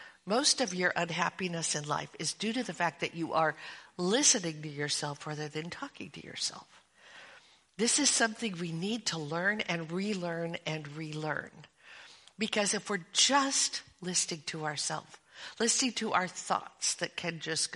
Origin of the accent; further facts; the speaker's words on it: Portland, Oregon, United States; also born or lived in St. Paul, Minnesota; we had just moved from St. Paul, Minnesota, back to Portland, Oregon, my hometown, and we were about to join one particular church. We visited the home church, my home church that I had grown up